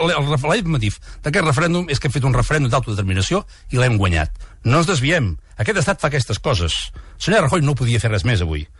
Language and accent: Catalan; Barcelona, Catalonia, Spain; de Sants, del meu barri de Barcelona